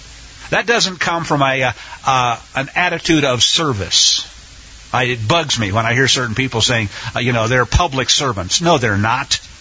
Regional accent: Missouri, United States; I grew up in Missouri. There was a law on the books.

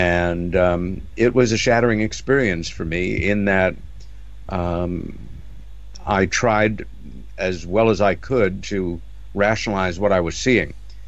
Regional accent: New York City, New York, United States; also born or lived in Rockville Centre, United States; I grew up in New York City, lived most of my life there, but really came of age in a very pretty little village called Rockville Center, about 30 miles east of Manhattan.

